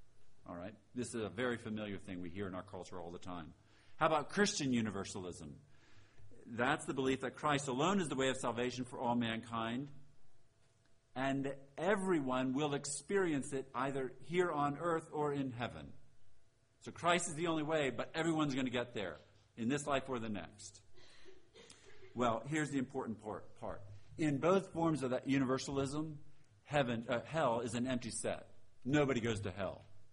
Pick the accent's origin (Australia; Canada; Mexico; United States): United States; Pennsylvania; All right, I grew up Roman Catholic. I grew up in Pennsylvania. I'm one of seven sons.